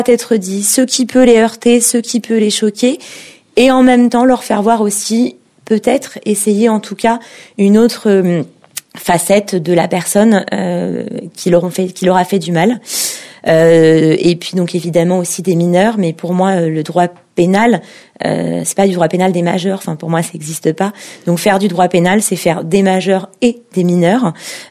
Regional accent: Île-de-France, France; c'est une région où je suis née dans le Val d'Oise, je vis dans le Val d'Oise, donc c'est profondément ma terre d'attachement.

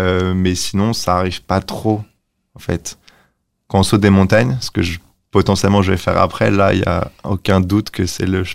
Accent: Paris, Île-de-France, France; moi, j'ai grandi à Paris, vie très normale, et trop normale, en fait.

